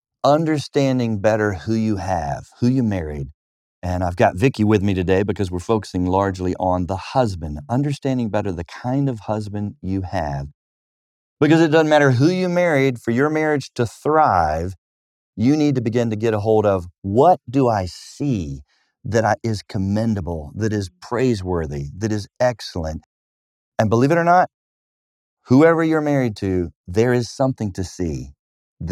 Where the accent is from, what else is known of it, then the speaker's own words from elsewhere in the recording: the South, United States; now in Cincinnati, United States; area. I'd never heard of that till I moved here. I grew up in the South.